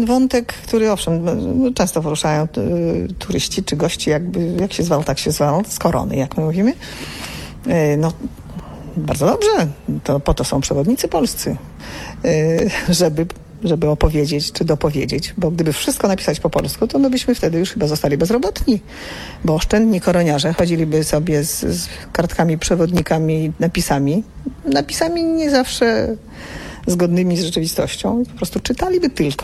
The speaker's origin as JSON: {"language": "Polish", "town": "Buivydžiai", "region": "Vilnius County", "country": "Lithuania", "tie": "born or raised there", "said": "Jestem urodzona na Wileńszczyźnie, w zaścianku Hajdaniszki, parafii Jęczmieniszki. Wyrosłam w miasteczku Bujwidze, no i czuję się taką obywatelką Wileńszczyzny bardziej."}